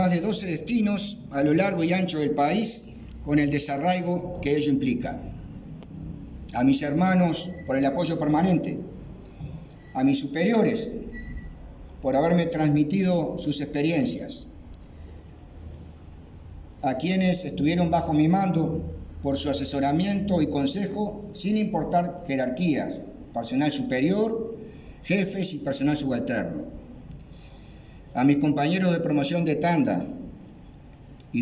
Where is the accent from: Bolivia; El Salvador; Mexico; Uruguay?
Uruguay; Lavalleja; Cuando éramos niños, en el Valle de la Iguá, nuestros padres nos festejaban los cumpleaños en casa.